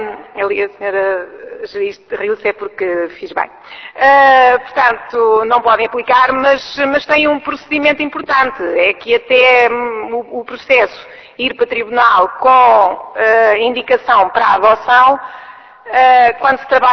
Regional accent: Portugal; Isto é lá na Caprina, na minha aldeia.

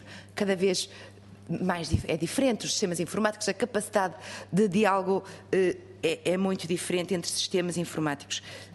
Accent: Norte, Portugal; eu sou do Norte e de uma zona onde há uma relação umbilical com a propriedade

